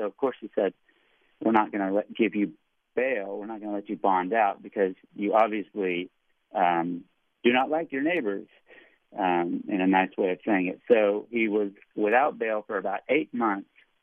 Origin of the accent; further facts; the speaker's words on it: Lebanon; Our family is Lebanese. We come from Lebanon